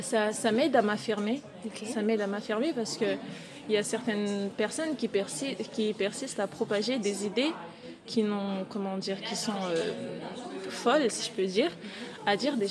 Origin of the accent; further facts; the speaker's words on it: Mayotte; je suis d'origine comorienne. Donc je viens du Nil et précisément de Mayotte, qui est un territoire français. Donc qui fait partie des territoires d'outre-mer. Et donc je suis née là-bas, donc je suis d'origine mahoraise